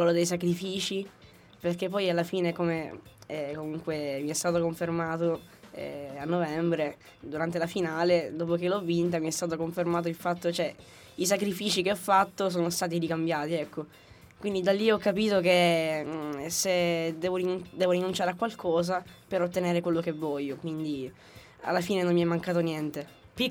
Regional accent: Sicily, Italy; un tour in giro per la mia terra, la Sicilia, e magari arrivare anche oltre la Sicilia e magari anche oltre l'Italia

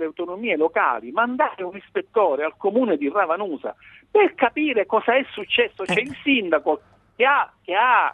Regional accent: Sciacca, Sicily, Italy; nel mio paese d'origine, io sono originario di Sciacca

